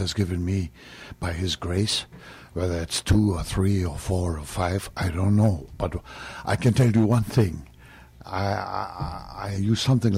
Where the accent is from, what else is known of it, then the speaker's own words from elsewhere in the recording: Germany; I come from Germany, and I emphasized my Germanness